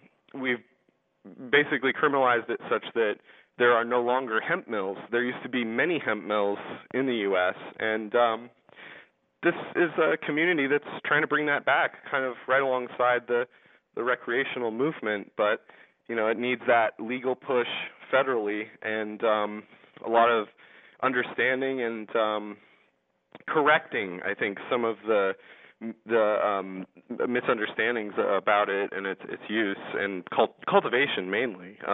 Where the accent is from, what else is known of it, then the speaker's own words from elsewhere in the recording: Washington, United States; Colorado, as people know, is just like my home state of Washington State